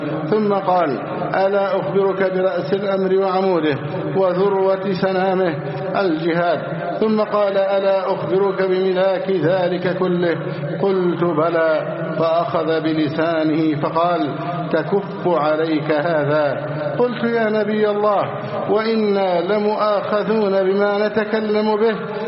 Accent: Egypt; اللهم احفظ بلدنا مصر أمنا أمانا، سخاء رخاء

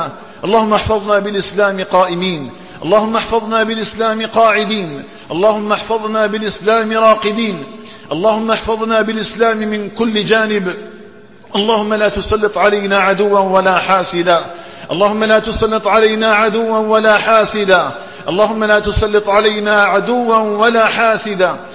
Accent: Algeria; اللهم اجعل بلدنا الجزائر آمنا مطمئنا وسائر بلاد

